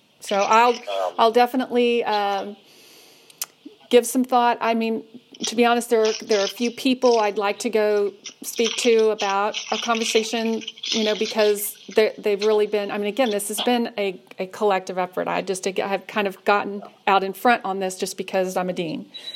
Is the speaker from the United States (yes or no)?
yes; Oklahoma, United States; I love this state. It's my home state.